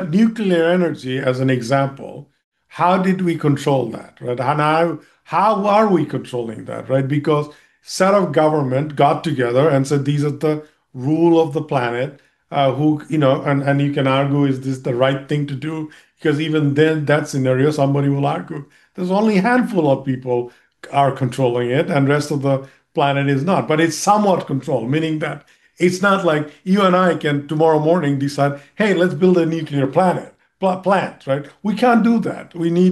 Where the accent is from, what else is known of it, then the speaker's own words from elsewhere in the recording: Bangladesh; I mean, look, I'm originally from Bangladesh.